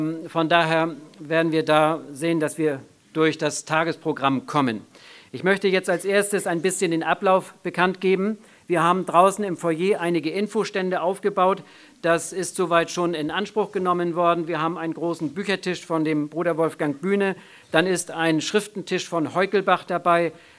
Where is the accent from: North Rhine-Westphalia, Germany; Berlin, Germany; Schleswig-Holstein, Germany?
Schleswig-Holstein, Germany; Lübeck; ich komme aus Lübeck